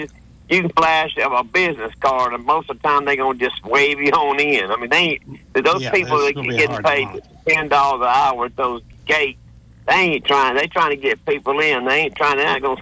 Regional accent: Elmore, United States; I was raised in Elmore as a barefoot kid.

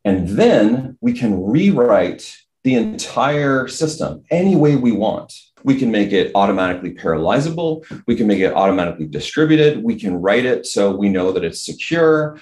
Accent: New Jersey, United States; I was raised in New Jersey doing crab hunting with my uncle and my father.

